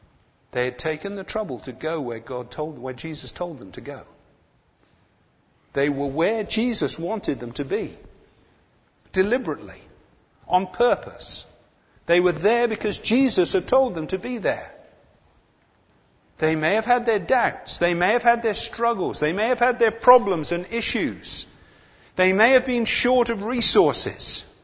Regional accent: Texas, United States; accent: Texas; He said, didn't think my Texas accent was coming on very well.

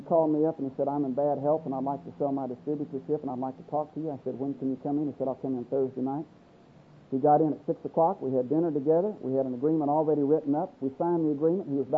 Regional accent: Oklahoma, United States; but I'm from Oklahoma, and I don't work down here, and I can't sell down here

